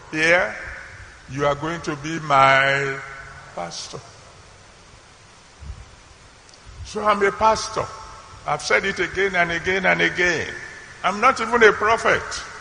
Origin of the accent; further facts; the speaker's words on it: Nigeria; as a Nigerian, every one of you, you are all Nigerians